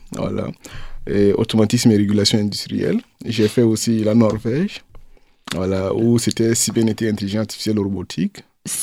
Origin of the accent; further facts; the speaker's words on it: Zabré, Centre-Est, Burkina Faso; born there; Dans la province du Boulgou, région du Centre-Est.